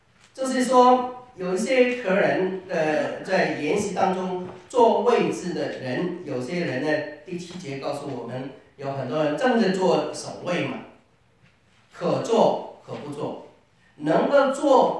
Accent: China; 那你看我们中国人说我们是中间的

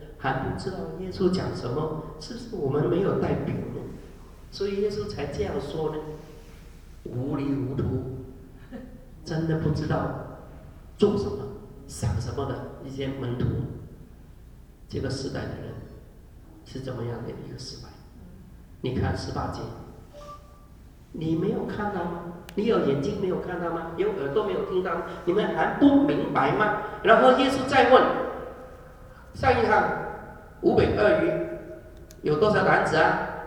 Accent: Guangdong, China; 我们广东人说 money money home，

